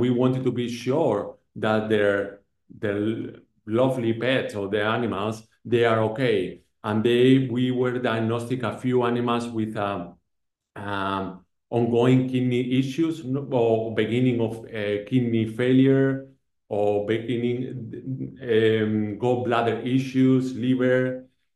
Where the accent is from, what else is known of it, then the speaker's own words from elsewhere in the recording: Spain; English is a second language; now in Los Angeles, United States; I am not from Los Angeles. I am from Spain, from Europe, and everyone has been so welcome to me in this city